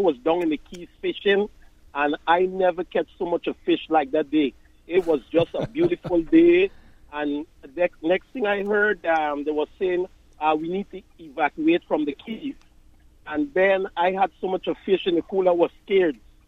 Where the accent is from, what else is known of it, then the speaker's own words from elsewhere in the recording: Georgetown, Demerara-Mahaica, Guyana; moved away; I'm from a different country. I'm from Georgetown, Guyana.